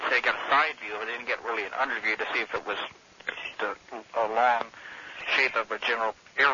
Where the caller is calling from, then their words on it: Bishop, California, United States; Yes. I'm calling from Bishop, California.